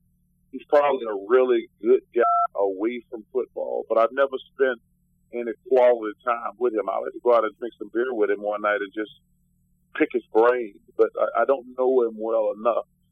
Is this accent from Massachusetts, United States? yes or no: no; Alabama, United States; I mean, I'm from Alabama, so I obviously got a bunch of Alabama friends.